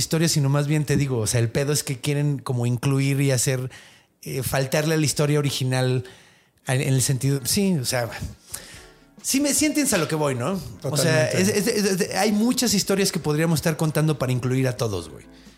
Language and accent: Spanish; Mexico; No, güey, yo soy mexicano, güey, a huevo.